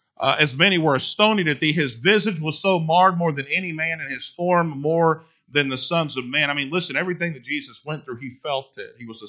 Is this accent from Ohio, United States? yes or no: no; Kentucky, United States; Man, I'm from Kentucky.